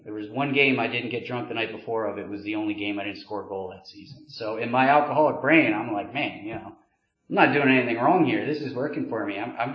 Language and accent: English; Maryland, United States; also born or lived in Northeast; I was born outside the Northeast, lived there for like 2 years, family moved down to the Eastern Shore of Maryland. Pretty normal, middle-class life.